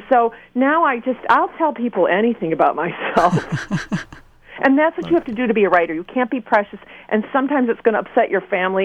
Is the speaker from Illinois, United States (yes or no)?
no; Michigan, United States; I'm from Michigan, and I was raised to be decent and considerate to other people.